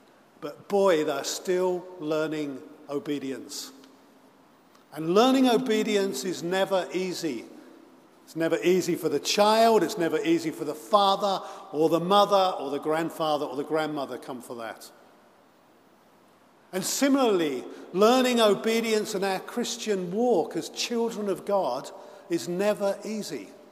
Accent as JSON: {"language": "English", "region": "England", "country": "United Kingdom", "said": "I'm from England"}